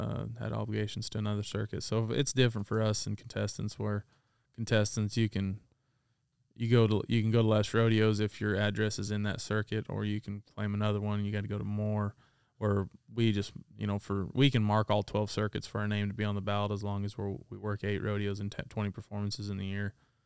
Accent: Dubois, Idaho, United States; I grew up in Idaho, small town, Du Bois. Me and my three brothers, and we were avid to being in the outdoors, sports.

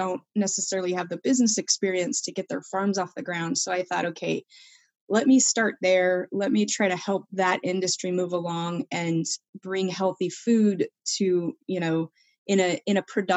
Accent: Alaska, United States; So I grew up in Alaska on a homestead, and we grew most of our own food.

